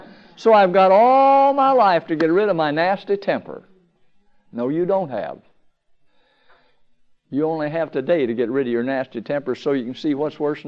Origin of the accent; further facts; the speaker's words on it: California, United States; born there; My father moved to California, and I was born in California.